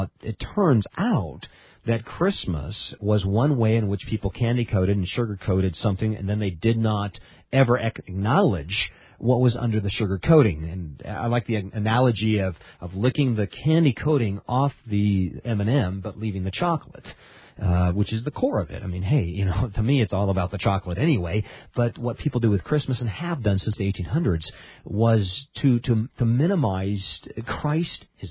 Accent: Japan; I'm from Japan. I grew up there and spent a lot of time in Japan

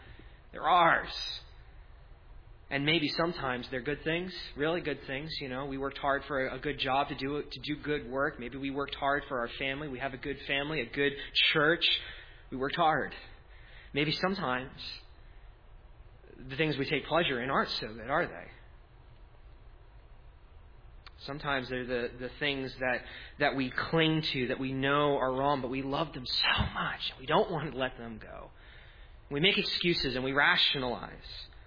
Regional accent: New Jersey, United States; now in Sunnyvale, United States; I growing up in New Jersey, I just read about the people in Silicon Valley

